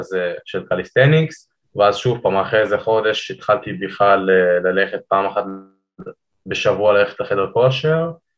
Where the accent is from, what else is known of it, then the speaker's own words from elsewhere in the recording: Ariel, Judea and Samaria Area, Israel; אז אני מאריאל, מהשומרון מי שמכיר